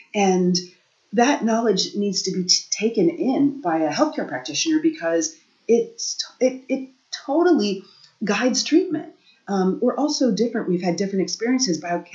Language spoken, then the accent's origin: English; Midwest, United States; So, you know, I grew up the daughter of two pharmacists. I grew up in the Midwest.